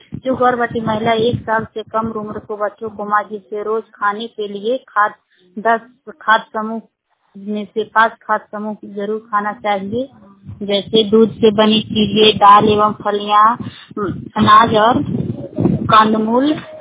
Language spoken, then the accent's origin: Hindi; Tarauni, Bihar, India; सभी को नमस्ते … तरौनी ननौरा पंचायत के रहने वाली हूँ।